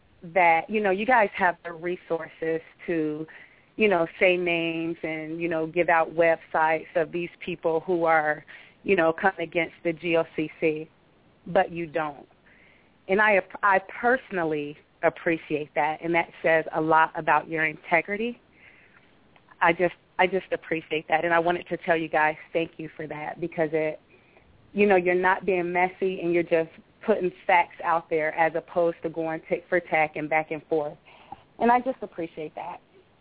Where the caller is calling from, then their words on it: Georgia, United States; I'm calling from South Georgia.